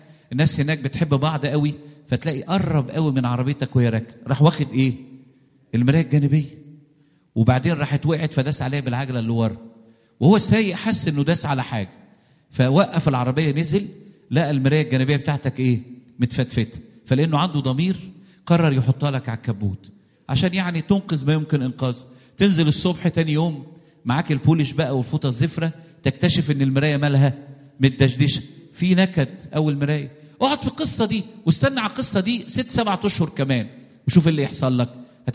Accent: Egypt; بنعمل احنا كمصريين بعض الاخطاء،

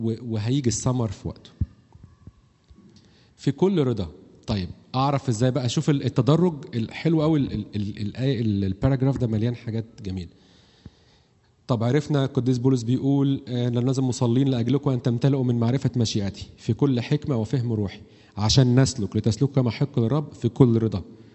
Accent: Egypt; احنا ما عندناش فكرة الاستمرارية كمصريين

